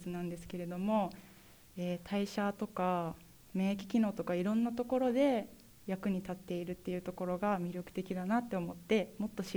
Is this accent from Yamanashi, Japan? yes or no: yes; Yamanashi, Japan; 自然が豊かな地元の山梨で学びたいっていう思いも強くあったので、